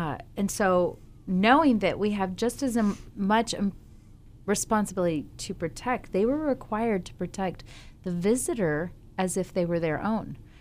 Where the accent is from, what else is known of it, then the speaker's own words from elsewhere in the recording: United States; I was raised in America.